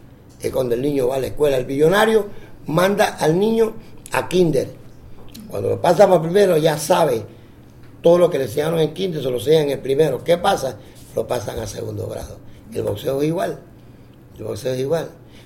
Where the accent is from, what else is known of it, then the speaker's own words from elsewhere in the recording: Panama City, Panamá, Panama; born there; él sabe donde yo nací, en el Chorrillo